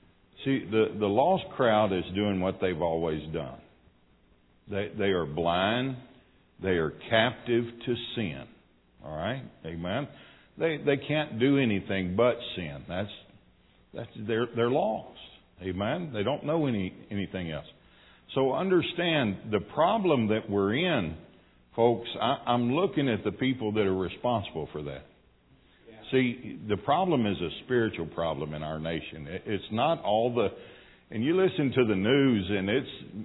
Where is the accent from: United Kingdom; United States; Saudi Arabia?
United States; Pasadena, Texas; I am from the Houston, Texas area, born and raised in Pasadena, Texas.